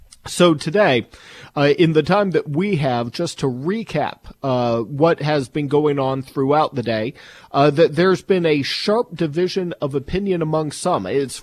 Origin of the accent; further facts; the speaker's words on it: Indiana, United States; that's my home state, Indiana